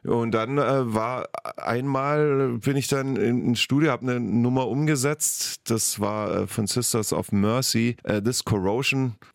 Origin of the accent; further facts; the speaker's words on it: Southern Germany, Germany; moved away as an adult; now in Berlin, Germany; bin ich schon 97 nach Berlin gezogen. Ne? Wir sind ja aus Süddeutschland, wie gesagt, und wir wollten es schon wissen.